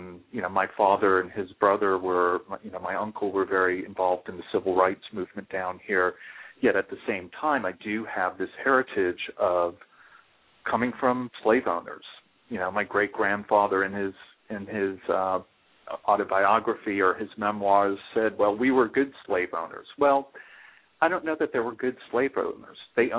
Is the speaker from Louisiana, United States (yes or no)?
yes; New Orleans, Louisiana, United States; also born or lived in San Francisco; Well, I'm from New Orleans, and I moved back here a year and a half ago